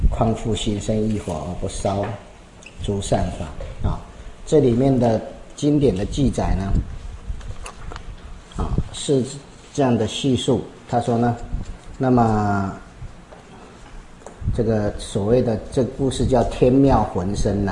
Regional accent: Taiwan; 这里我们台湾人遇到这样，

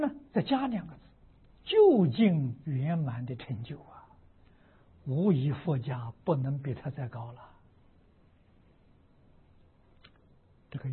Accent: China; 我们中国人习惯的是到家了

